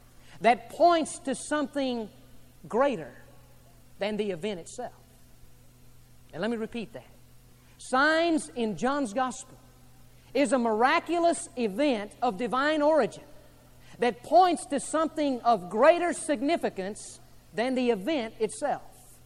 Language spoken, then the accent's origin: English; Cisco, Texas, United States; I come from Cisco, Texas. Booming metropolis, Cisco, Texas.